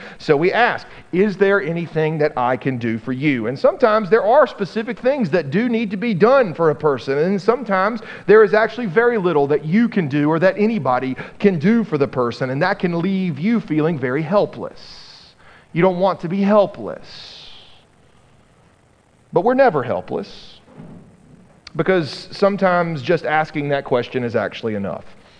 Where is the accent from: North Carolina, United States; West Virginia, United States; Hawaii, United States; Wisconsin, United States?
North Carolina, United States; Wake Forest; When I was a kid, growing up in Wake Forest, North Carolina, I remember we had this evening at our youth group at Wake Forest Presbyterian Church